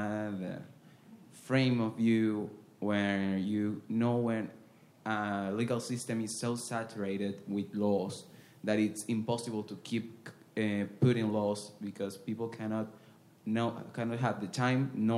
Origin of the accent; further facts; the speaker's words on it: Venezuela; I'm from a country where laws are being emitted daily. I'm from Venezuela.